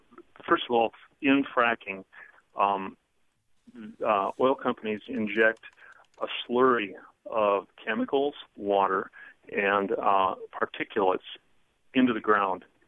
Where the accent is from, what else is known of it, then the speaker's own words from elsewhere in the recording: Red Wing, Minnesota, United States; now in St. Paul, United States; I grew up in Red Wing, which is a river town, Mississippi River town, just south of the Twin Cities in Minnesota. And I still have family there. I live in St. Paul now.